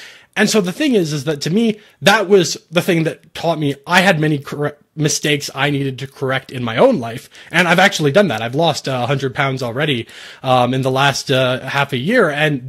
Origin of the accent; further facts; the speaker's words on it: Canada; as a Canadian